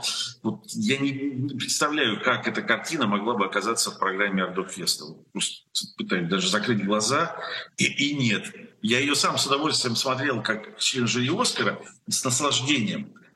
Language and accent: Russian; Lviv, Lviv Oblast, Ukraine; Она снималась больше года в моем родном городе Львове.